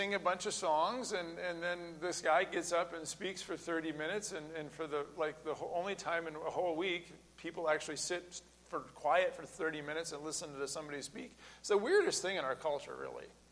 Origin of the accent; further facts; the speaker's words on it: Lynden, Washington, United States; I went to a Christian high school where I grew up in Linden, Washington